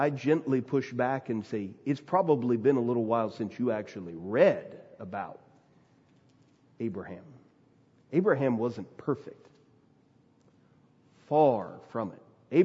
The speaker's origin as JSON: {"language": "English", "country": "United States", "tie": "born or raised there", "said": "I grew up in the Smoky Mountains, and you've probably seen signs like this all over the Smoky Mountains if you've visited there before."}